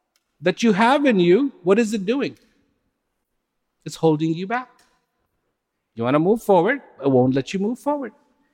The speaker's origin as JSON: {"language": "English", "country": "India", "tie": "born there", "said": "Of course, I was born in India, so I'm exempt."}